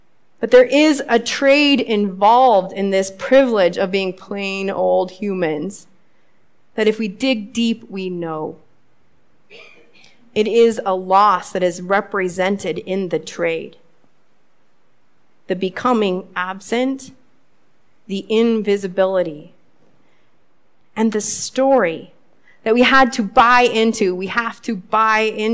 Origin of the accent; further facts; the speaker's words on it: Pacific Northwest, United States; I'm from the Northwest. I did not grow up knowing that history